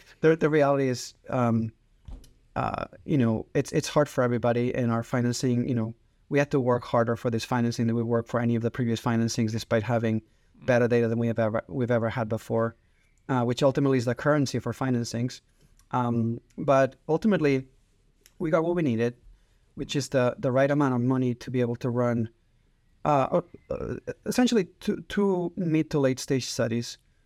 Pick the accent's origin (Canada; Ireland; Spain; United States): Spain; Catalonia; So I'm from Catalonia.